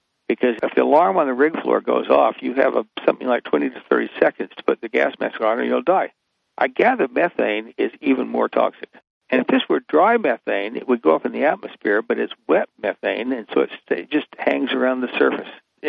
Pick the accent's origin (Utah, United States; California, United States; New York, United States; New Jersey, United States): Utah, United States; when I was growing up in Utah, when I was in grade school